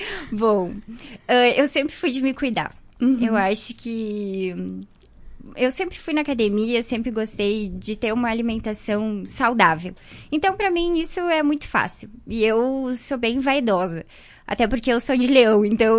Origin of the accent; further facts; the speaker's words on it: Marau, Rio Grande do Sul, Brazil; eu sou nascida e criada aqui em Marau, propriamente no interior, na roça mesmo. Eu nasci na comunidade do Rincão da Roça e me criei lá, estudei sempre no interior, depois vim para a cidade para estudar